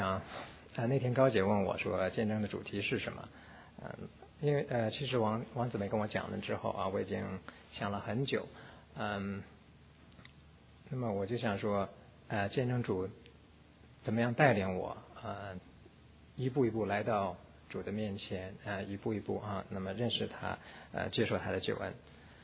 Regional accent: Hebei, China; 其实我呢是出生在河北省，河北省一个很偏远的农村，在大概在8岁以前，我都是一直是在农村的，是一个地地道道的农村孩子啊。那么我们那个地方呢是在三省交界，在河北省、河南省和山东省大概交界的地方

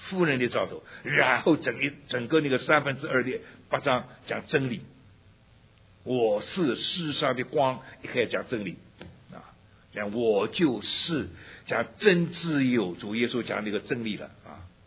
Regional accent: Shanghai, China; also born or lived in Taiwan; 我的生在上海，长在上海的，离开的太久了，上海话不会讲了。到了台湾，台湾话不会讲，讲个不三不四的国语，国语讲到现在讲的那么烂吧，国语也不标准。

